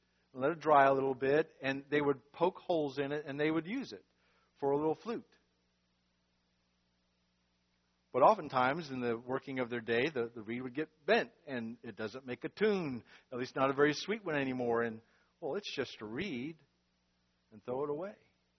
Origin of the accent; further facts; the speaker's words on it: North Carolina, United States; where we grew up in North Carolina, all over the place, right?